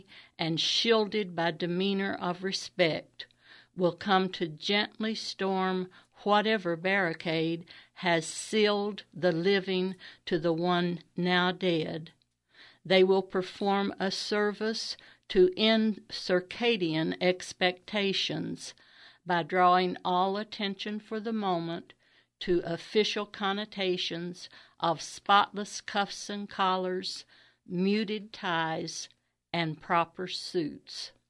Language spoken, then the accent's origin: English; Xenia, Ohio, United States; I'm from Xenia.